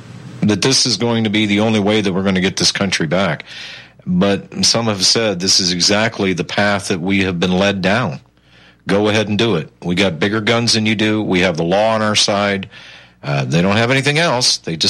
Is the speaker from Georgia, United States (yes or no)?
no; Michigan, United States; now in Texas, United States; Now, I've been down here in Texas for 20-plus years. I came from Michigan.